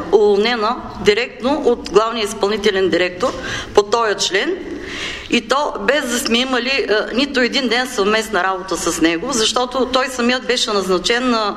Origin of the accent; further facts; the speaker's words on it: Shumen, Shumen Province, Bulgaria; От Шумен съм.